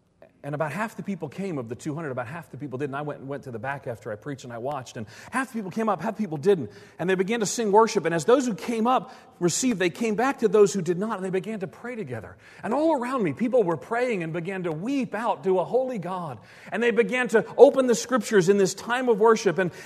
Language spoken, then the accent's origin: English; New York City, New York, United States; Now, I'll tell you, I was born and reared in New York City. We don't yee, we don't haw.